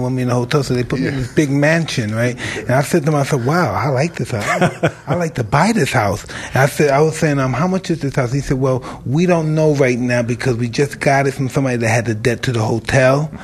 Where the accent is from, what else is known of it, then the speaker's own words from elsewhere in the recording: Brooklyn, New York, United States; But then again, I'm from Brooklyn.